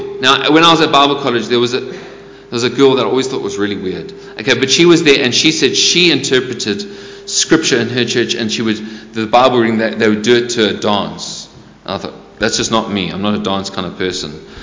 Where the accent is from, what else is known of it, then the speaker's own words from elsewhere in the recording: South Africa; where I grew up in South Africa